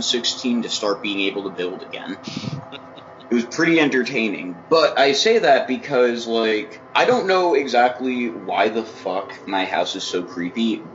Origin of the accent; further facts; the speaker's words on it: Cliffside Park, New Jersey, United States; The house I grew up in, I grew up in Cliffside Park, New Jersey. It's right outside New York City.